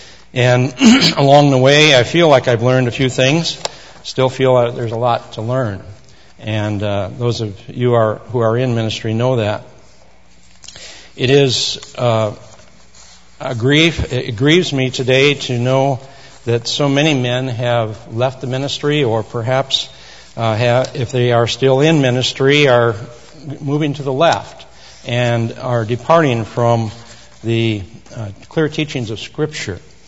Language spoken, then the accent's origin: English; Minnesota, United States; I grew up in Minnesota, a small farm back there, and learned a lot of things growing up on the farm